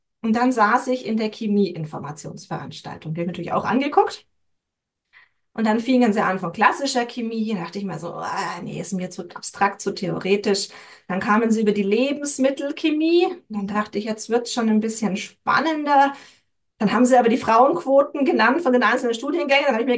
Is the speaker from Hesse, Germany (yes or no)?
no; Bamberg, Bavaria, Germany; Also ich wohne südlich von München, bin aber in Oberfranken in Bamberg aufgewachsen